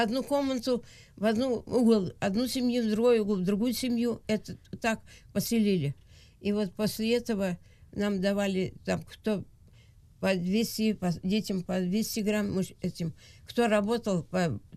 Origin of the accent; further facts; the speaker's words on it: Dermenkoi, Crimea, Ukraine; Родилась в Ялтинский район, деревня Дерменкой. А наша деревня, она под лесом.